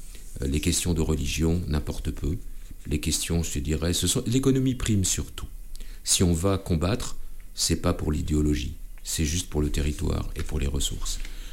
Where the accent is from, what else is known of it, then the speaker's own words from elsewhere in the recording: Brittany, France; Je me suis nourri déjà en tant que breton.